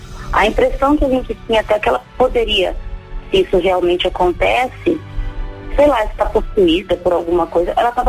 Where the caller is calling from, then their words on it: Magda, São Paulo, Brazil; Eu falo de Magda, São Paulo.